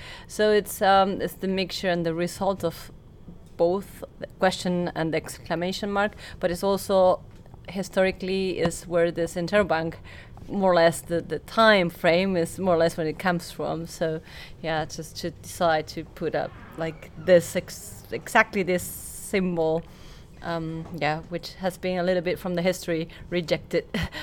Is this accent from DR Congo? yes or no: no; Argentina; Born and raised in Argentina, we have a very particular with … which were really really popular there, and like we grew up listening to those songs and so on.